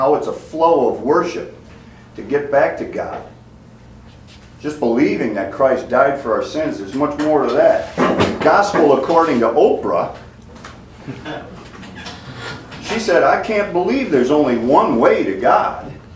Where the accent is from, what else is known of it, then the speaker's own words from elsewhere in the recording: Buffalo, New York, United States; but I'm from Buffalo, New York.